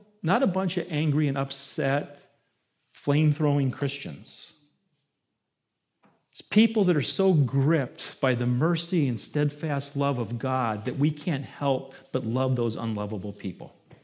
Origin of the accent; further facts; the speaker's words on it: Ohio, United States; accent: Ohio; Is it my Ohio accent?